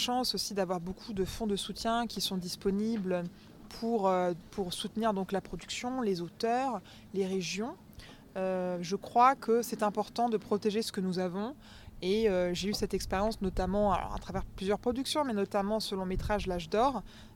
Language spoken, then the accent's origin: French; France; Alors déjà, je suis française, malgré mon prénom très américain.